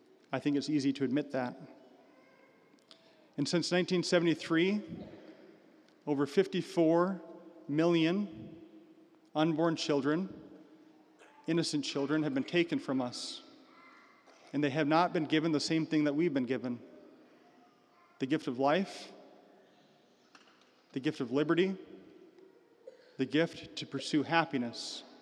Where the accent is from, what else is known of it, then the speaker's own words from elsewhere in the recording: Williston, United States; It's kind of like being from Williston. People are always surprised that I'm from Williston.